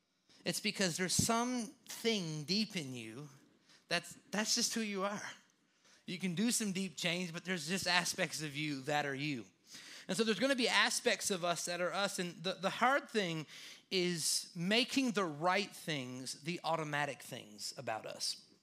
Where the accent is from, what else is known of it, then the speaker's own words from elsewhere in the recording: Chattanooga, Tennessee, United States; So I always say Chattanooga just because I think like basically from Lafayette and then Hickson and Ottawa, I draw a big circle in my brain and call that Chattanooga.